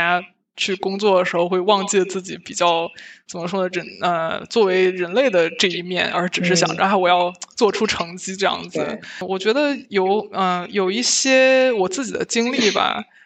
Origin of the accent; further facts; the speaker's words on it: China; 在我们作为中国人的话，就是毕竟确实英语可能是我们的第二语言